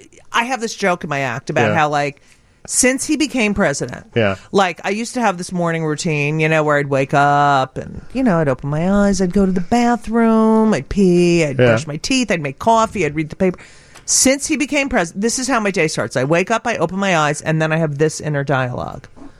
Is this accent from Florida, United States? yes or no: no; New York, United States; And it hurts even more for me because I'm from New York.